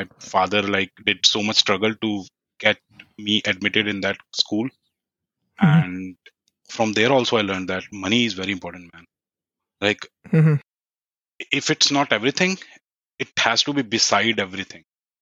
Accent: New Delhi, Delhi, India; I was born and brought up in New Delhi, I was born in a very middle-class family. We were not very rich, like we were very constrained in terms of money.

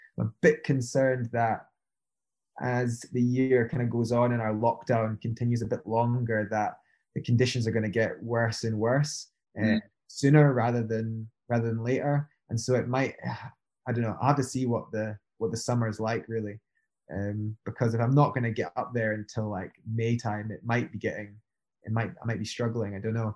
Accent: United Kingdom; I think being a British climber is the best training for for going and doing bigger stuff and scarier stuff, because British climbing is just really technical and bold

